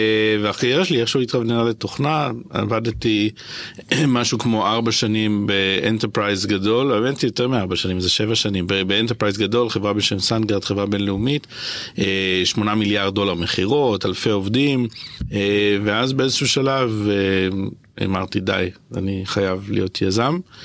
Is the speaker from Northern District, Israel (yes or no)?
no; Tel Aviv, Tel Aviv District, Israel; אני תל אביבי, גדלתי פה בתל אביב, משהו כמו קילומטר מאיפה שאנחנו יושבים.